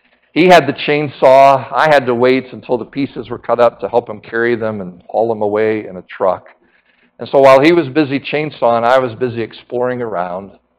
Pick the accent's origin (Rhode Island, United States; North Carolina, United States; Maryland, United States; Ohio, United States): North Carolina, United States; I grew up in North Carolina, Western North Carolina, in the Blue Ridge Mountains. I lived at the end of a dirt road